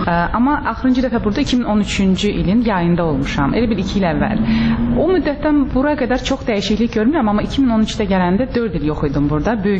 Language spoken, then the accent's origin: Azerbaijani; Baku, Azerbaijan; Burada anadan olmuşam, burada boya başa çatmışam, amma əslimizi soruşursunuzsa Bakıdan deyilik. Babalarım, nənələrim Ordubadlı olub, amma Qazaxıstana sürgün vaxtı, Stalinin vaxtı, atamın ailəsi o sürgünlə Qazaxıstana köçürülüb, atam hətta oradan olubdu.